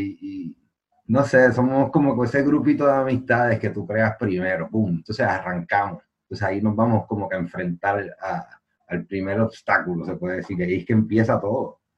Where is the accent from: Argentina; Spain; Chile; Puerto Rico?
Puerto Rico; mi papá es español, soy mitad boricua, mitad español.